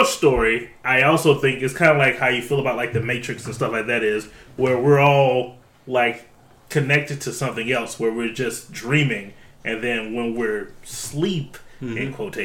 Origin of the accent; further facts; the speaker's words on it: the South, United States; Like, I grew up in the South, in the country. The land that I live on used to be a fucking plantation.